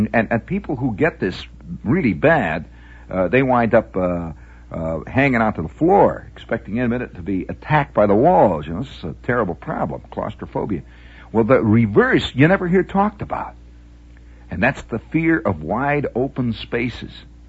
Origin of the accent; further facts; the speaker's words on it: Indiana, United States; And, of course, I'm from the Midwest, and it was just country.